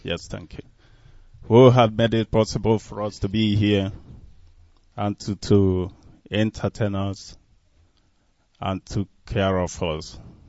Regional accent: Okigwe, Imo, Nigeria; I come from Okigwe in Biafra land.

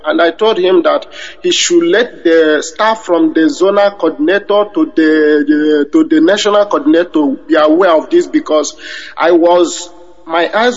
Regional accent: Ebonyi, Nigeria; now in Germany

